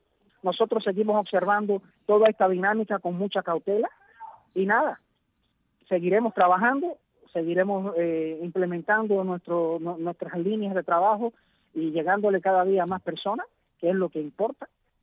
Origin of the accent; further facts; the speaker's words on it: Cuba; Hasta ahora hay muchos espectadores aún, diría yo, dentro de mi pueblo, pero tenemos que cambiar esa masa. Hay que convertir al pueblo de Cuba en actor de cambio.